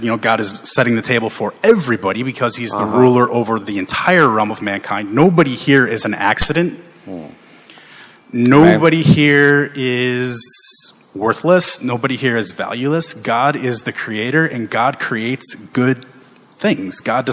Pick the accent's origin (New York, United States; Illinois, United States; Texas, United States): Illinois, United States; Chicago; born there; I was born in the States, so I was born in Chicago, or outside of Chicago.